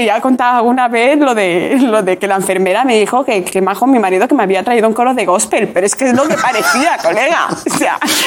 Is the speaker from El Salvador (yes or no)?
no; Equatorial Guinea; born there; Y bueno, yo nací en Guinea Ecuatorial, ya lo sabrás